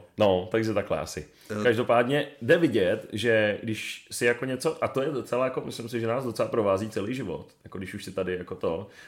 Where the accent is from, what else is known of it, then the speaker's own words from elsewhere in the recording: Prague, Czechia; původně jsem z Řep, kde pracuji a předtím jsem bydlel, tak jsem jezdil do Hloubětína za mojí drahou polovičkou